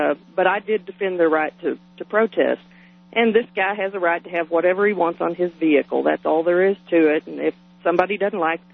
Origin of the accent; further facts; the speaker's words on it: Dallas, Texas, United States; I'm familiar with that. I'm from Texas.